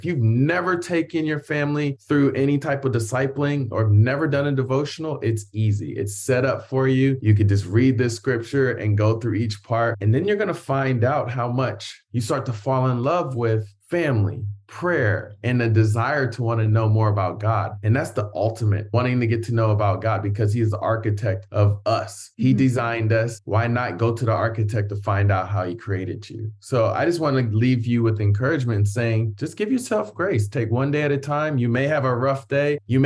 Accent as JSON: {"language": "English", "town": "Columbus", "region": "Ohio", "country": "United States", "tie": "born or raised there", "said": "Yeah, I grew up in Columbus, Ohio, actually."}